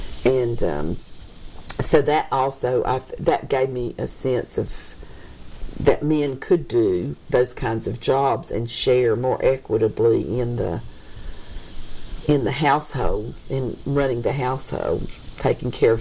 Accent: the South, United States; but growing up in the South, I would think there tends to make you a little bit schizophrenic

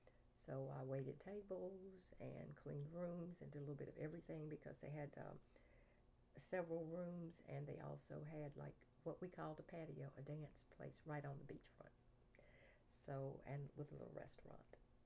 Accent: Maxton, North Carolina, United States; I was born in Robeson County in Maxton, North Carolina, to … And spent my childhood and through 12th grade in Maxton, North Carolina.

